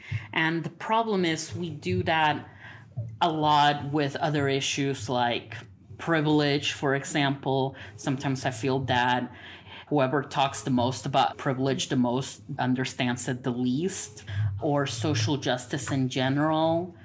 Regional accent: Puerto Rico; I grew up in Puerto Rico, originally.

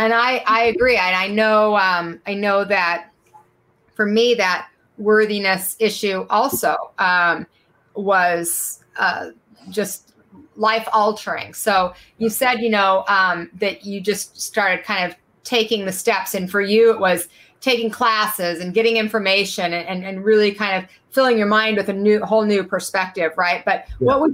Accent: Salt Lake City, Utah, United States; I grew up in Salt Lake City, Utah. I was surrounded by strong traditional religion, and I wasn't that religion, but it was everywhere.

